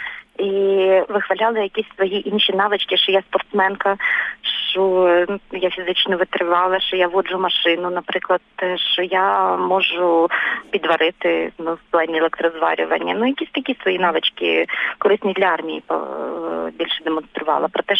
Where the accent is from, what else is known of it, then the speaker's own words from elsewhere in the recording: Kyiv, Ukraine; Я сама киянка, я живу на Оболоні, у мене з вікна видно Вишгород, і ми на північному краю столиці, скажімо так.